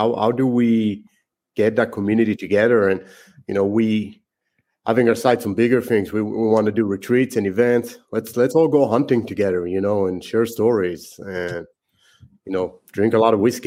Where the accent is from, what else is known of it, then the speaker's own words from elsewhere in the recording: Israel; English is a second language; moved away as an adult; So born and raised in Israel, which is why I speak funny.